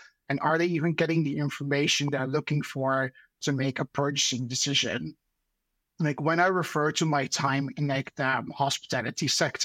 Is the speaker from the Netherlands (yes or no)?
yes; Netherlands; moved away as an adult; now in London, United Kingdom; I'm actually Dutch. I'm from the Netherlands. I've been living in London now for the past 7 years.